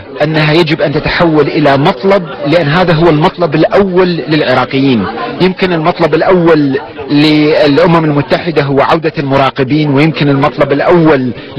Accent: Iraq; فنحن نعتقد هذا الخيار مطروح أمامنا كعراقيين

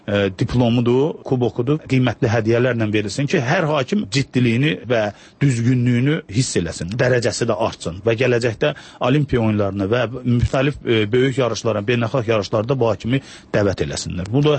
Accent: Ganja, Azerbaijan; Fəxr eləyirəm birincisi Azərbaycanlıyam, ikincisi də fəxr eləyirəm ki, mən Gəncəliyəm. Çünki Gəncə Azərbaycanın ikinci böyük şəhəridir və Gəncədə həddindən artıq çox ziyalılar var, tanınmış insanlar çox çıxıbdır

